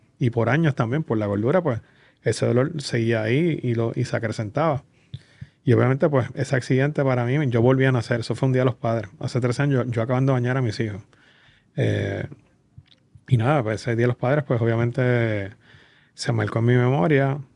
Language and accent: Spanish; Caguas, Puerto Rico; uno de los recuerdos más lindos de mi infancia es en Cagua